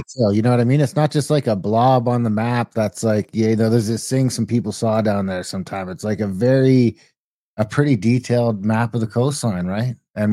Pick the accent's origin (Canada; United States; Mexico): Canada; It's just this weird thing that sort of happened as a Canadian.